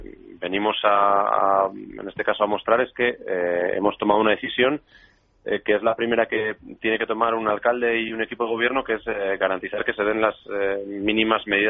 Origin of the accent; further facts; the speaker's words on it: Burgos, Castile and León, Spain; yo además soy de Gamonal, conozco el barrio perfectamente, he nacido allí y me he criado allí.